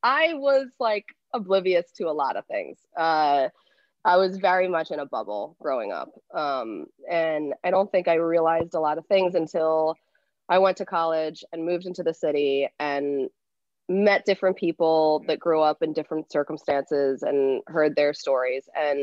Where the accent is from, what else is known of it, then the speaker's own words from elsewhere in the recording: Pennsylvania, United States; Well, shoot, that's Philly. Now, I grew up outside of Philly, like 45 minutes outside, but went to school in Philly, have a house in Philly still.